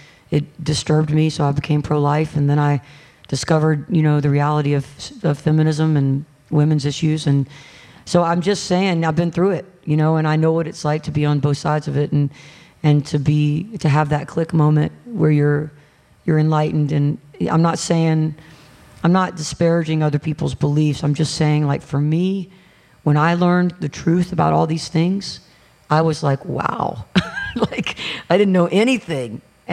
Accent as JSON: {"language": "English", "region": "the South", "country": "United States", "tie": "born or raised there", "said": "And growing up in the South, especially, I grew up and the civil rights movement was still going on all around me."}